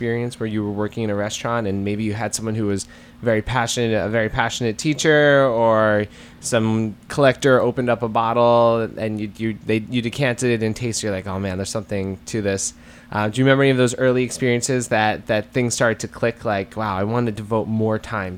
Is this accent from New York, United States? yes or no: yes; Queens, New York, United States; I'm especially proud because I grew up in Queens, so I'm really happy to hear you say that.